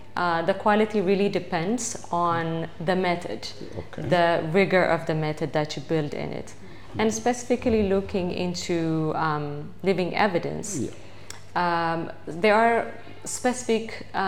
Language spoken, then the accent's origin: English; Ethiopia; from Ethiopia.